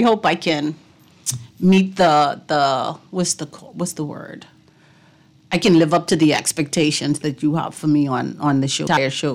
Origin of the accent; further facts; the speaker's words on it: Knowles, Cat Island, Bahamas; So I'm from Cat Island. I'm from Knowles's and a Bluff. So you know that's the cultural hub of the Bahamas. And I grew up in a family where Bahamian culture was promoted